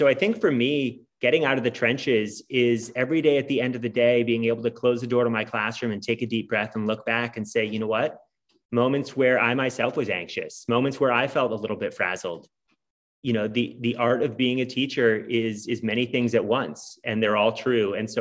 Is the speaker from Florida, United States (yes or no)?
no; New Hampshire, United States; also born or lived in Massachusetts; when I was born in Massachusetts, where they lived before we moved to New Hampshire.